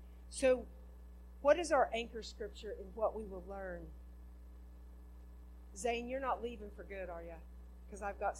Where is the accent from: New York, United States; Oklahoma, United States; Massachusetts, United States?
Oklahoma, United States; also born or lived in Kansas; And, you know, like, I grew up in Oklahoma, Kansas, you know, I mean, we have great displays of thunder and lightning.